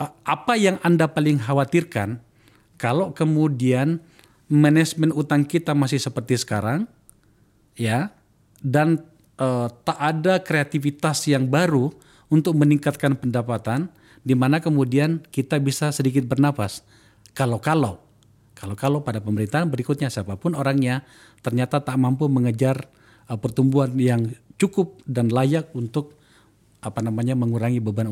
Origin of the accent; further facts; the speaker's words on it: South Sulawesi, Indonesia; Setidaknya di daerah, di kampung saya di Sulawesi Selatan, di 2 kabupaten, salah satunya di Kabupaten Bone itu